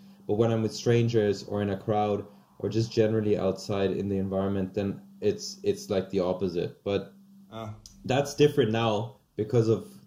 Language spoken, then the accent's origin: English; Austria; I'm from India and Pakistan originally, and I grew up in Austria.